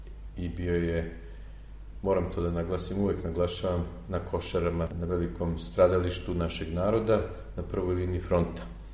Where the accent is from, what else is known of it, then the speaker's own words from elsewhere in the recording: Trstenik, Šumadija and Western Serbia, Serbia; ja sam odrastao u Trsteniku, u jednoj staroj kući koja je podignuta tamo kada je stari Trstenik bio do temelja razrušen